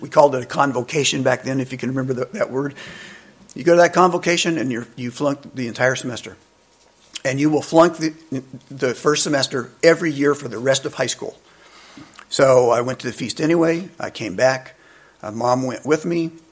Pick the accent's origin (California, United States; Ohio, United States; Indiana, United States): Indiana, United States; I grew up in Indiana where we had a Catholic church, but it was very small.